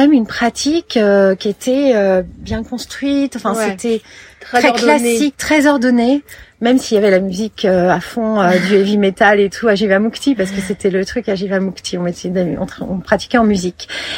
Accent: Paris, Île-de-France, France; moved away as an adult; also born or lived in London / New York; J'ai 47 ans, parisienne de base. Je suis partie très jeune de Paris à 18 ans pour aller m'installer à Londres, puis à New York.

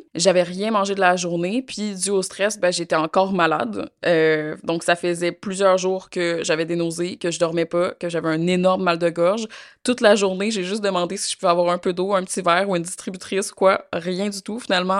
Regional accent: Quebec, Canada; accent: Québécois; je dois penser à chaque mot pour adapter mon accent québécois.

